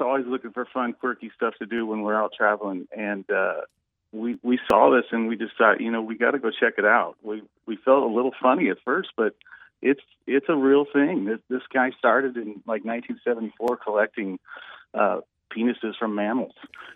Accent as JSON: {"language": "English", "town": "Los Angeles", "region": "California", "country": "United States", "tie": "born or raised there", "said": "Yeah, Southern California. Yeah, I was born and raised mostly in Los Angeles, and I came out here"}